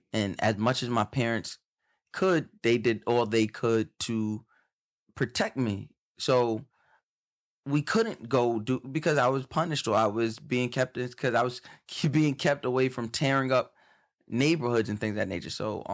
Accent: New York, United States; I grew up on Long Island. Yes, I grew up on the black side. And yes, it was underserved, underprivileged. But it was for all encompassing terms, it was a middle class black neighborhood.

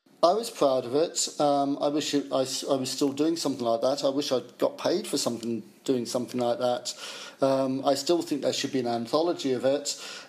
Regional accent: Chelmsford, East of England, United Kingdom; As a kid, I grew up in Chelmsford, Essex.

